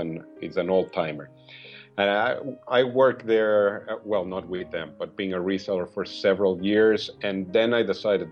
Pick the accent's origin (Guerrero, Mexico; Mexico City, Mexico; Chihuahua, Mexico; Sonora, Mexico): Mexico City, Mexico; moved away as an adult; Well, I was born in Mexico City, where I lived for 20-some years.